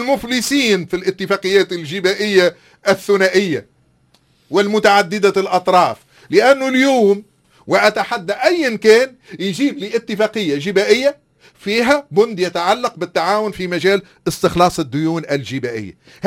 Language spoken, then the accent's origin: Arabic; Tunisia; أنا اليوم كتونسي تقول لي إيش تراقب؟